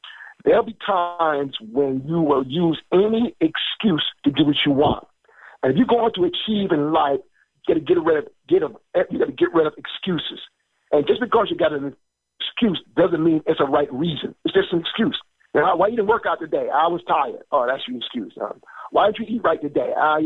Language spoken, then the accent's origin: English; Paterson, New Jersey, United States; I share some of the stories of my life growing up in Patterson and … going to sporting events.